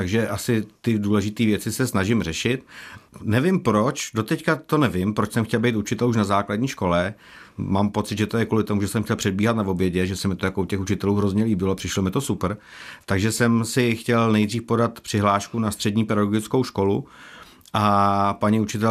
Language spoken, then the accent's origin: Czech; Přešťovice, South Bohemian Region, Czechia; also born or lived in Strakonice; Já jsem se narodil ve Strakonicích. Vyrůstal jsem v Přešťovicích, což je taková mini vesnice kud od Strakonic.